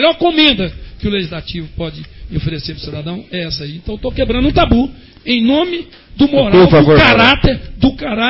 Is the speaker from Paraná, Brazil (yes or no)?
no; Ituiutaba, Minas Gerais, Brazil; born there; Eu nasci lá, em Ituiutaba, estou morando aqui.